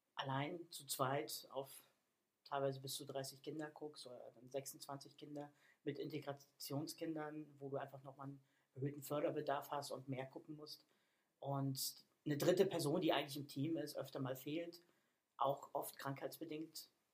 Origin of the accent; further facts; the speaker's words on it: Berlin, Germany; born there; also born or lived in Bavaria; now in Hamburg, Germany; Ich sag mal, ich komme eigentlich aus Hamburg, was nicht ganz stimmt, weil ich geboren in Berlin bin. Dann durch verschiedene Wege lange in Bayern gelebt. Dann wieder zurück nach Berlin, war nicht mehr meins. Und dann ist Hamburg eigentlich meine Heimat in Deutschland geworden.